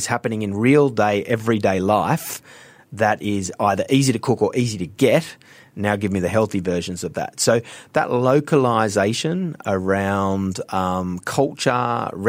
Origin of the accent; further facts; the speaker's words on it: Australia; accent: Australian; the listeners can probably hear my Australian accent, but Activate Me is built for Asians.